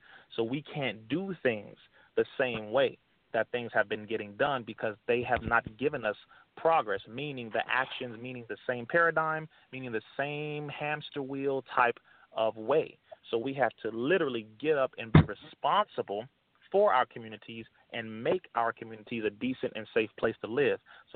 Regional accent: Compton, California, United States; All right, I'm from Compton.

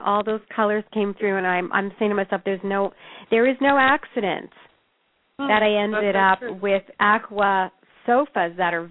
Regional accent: Canada; I think our backgrounds were similar, but I'm from Canada.

